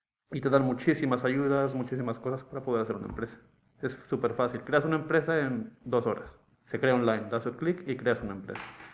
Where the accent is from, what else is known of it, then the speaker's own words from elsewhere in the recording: Mexico; also born or lived in United States; Yo nací y me crié en México. Entonces, entre México y mucho, teníamos muchísimo contacto con Estados Unidos y también estudiaba en Estados Unidos, me crié por ahí también de cosas.